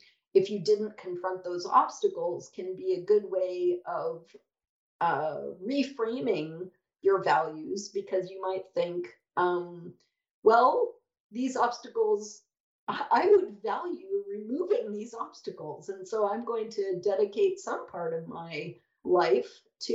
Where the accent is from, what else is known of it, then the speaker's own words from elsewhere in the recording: Canada; I think it's because I'm Canadian.